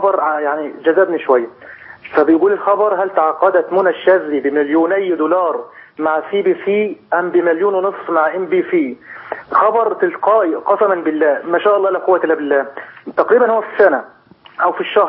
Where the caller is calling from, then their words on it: Kuwait; والله أنا دلوقتي أنا بكلمك حضرتك من الكويت